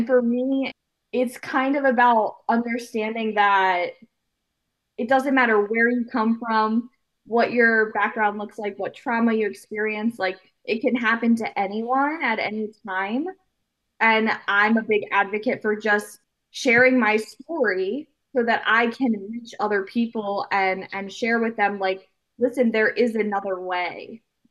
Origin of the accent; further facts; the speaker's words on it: Philadelphia, Pennsylvania, United States; also born or lived in Ann Arbor, Michigan; I was born in Ann Arbor, Michigan, adopted by a wonderful family from Philadelphia, raised in the suburbs of Philadelphia. I had a very good childhood.